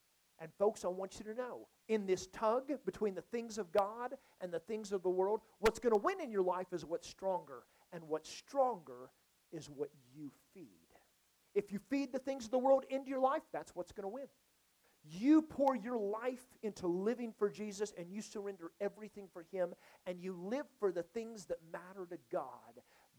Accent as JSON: {"language": "English", "region": "Oklahoma", "country": "United States", "said": "let's say I come someplace like here because I'm from Oklahoma. Don't hold that against me. And so I'm from Oklahoma."}